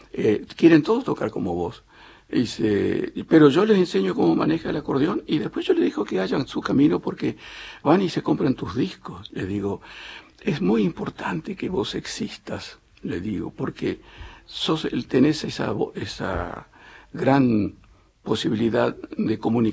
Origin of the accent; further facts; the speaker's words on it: Buenos Aires, Argentina; mi papá era mestizo guaraní. Yo fui criado como un chico de Buenos Aires, yo nací en Buenos Aires, pero tengo toda la caracterología de un muchacho que nació en el monte.